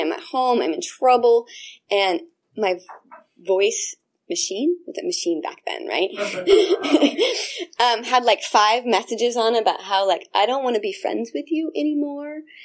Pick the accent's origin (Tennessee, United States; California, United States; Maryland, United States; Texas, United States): California, United States; Berkeley; now in Agoura Hills, United States; So I started drinking when I was about 12 years old. I grew up in Berkeley, and I got sent to live in Agoura Hills in Southern California.